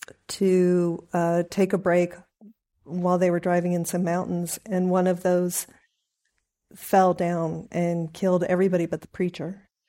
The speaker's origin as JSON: {"language": "English", "town": "Reno", "region": "Nevada", "country": "United States", "said": "I'm from Reno, originally. Mm-hmm. And, I grew up thinking that the gay rodeo was"}